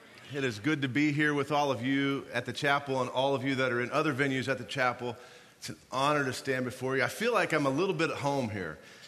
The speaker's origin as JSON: {"language": "English", "region": "Indiana", "country": "United States", "said": "I'm from Indiana, so I'm a Colts fan."}